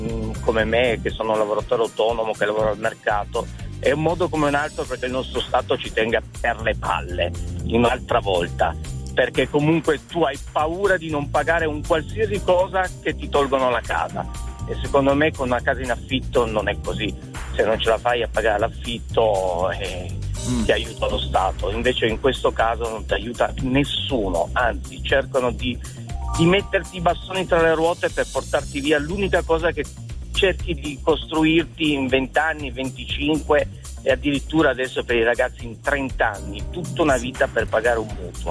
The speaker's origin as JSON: {"language": "Italian", "town": "Turin", "region": "Piedmont", "country": "Italy", "said": "Io sono di Torino, sto andando a lavorare, piove da giorni"}